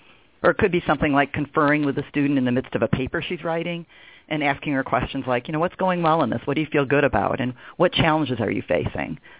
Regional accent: Cape Cod, Massachusetts, United States; I am a New England girl originally. Well, where are you from, young lady? Spent a lot of my growing up years in Cape Cod, and then I went to college in Connecticut.

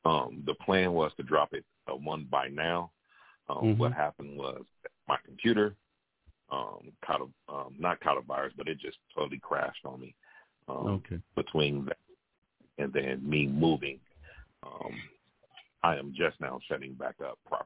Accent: Pasadena, California, United States; Now, I just want people to know that I'm from Pasadena.

